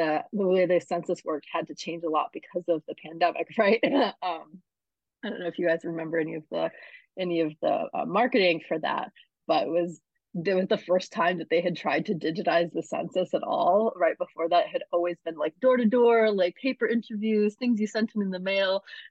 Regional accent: Alaska, United States; also born or lived in New England; I grew up in Alaska. I've lived in New England for a long time, and New Mexico is something very, very, very different

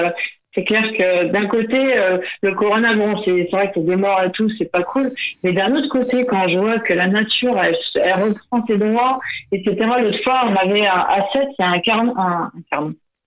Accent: Île-de-France, France; je suis de Seine-et-Marne à la base.

